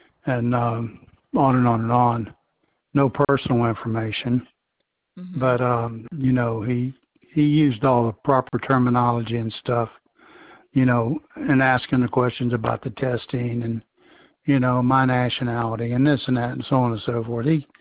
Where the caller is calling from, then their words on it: Alabama, United States; I'm calling from Blount County.